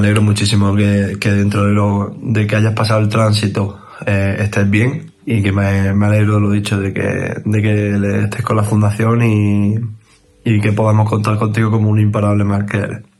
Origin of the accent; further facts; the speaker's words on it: Cartagena, Region of Murcia, Spain; tengo 25 años, soy de Cartagena